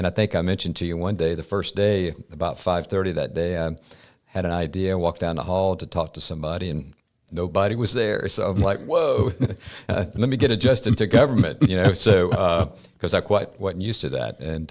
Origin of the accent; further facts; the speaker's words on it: Alabama, United States; Well, like you, I was born and raised in Alabama and worked my way through college.